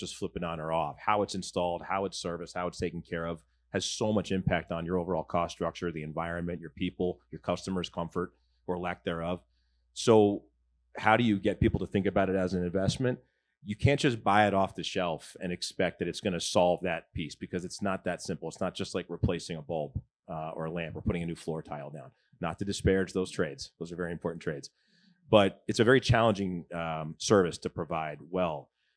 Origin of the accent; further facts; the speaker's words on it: Wilton, Connecticut, United States; I grew up in Wilton, Connecticut, and right down the road from Christopher Walken.